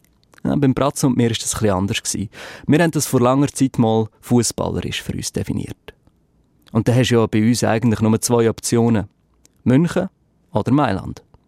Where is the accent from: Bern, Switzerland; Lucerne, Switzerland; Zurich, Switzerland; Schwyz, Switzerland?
Lucerne, Switzerland; Ich glaube aber, dass man als Luzerner viele andere Luzerner und Luzernerinnen auch einfach von aussen als provinziell anschaut.